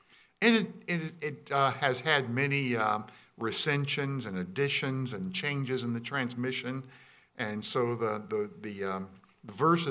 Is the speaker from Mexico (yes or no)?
no; United States; moved away as an adult; now in Canada; If I was in my home country, if I was in the United States